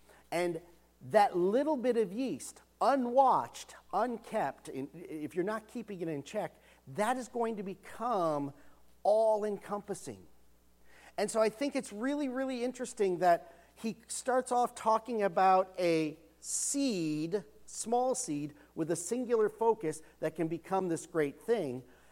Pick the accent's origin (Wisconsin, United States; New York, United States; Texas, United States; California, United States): Wisconsin, United States; I grew up in Wisconsin.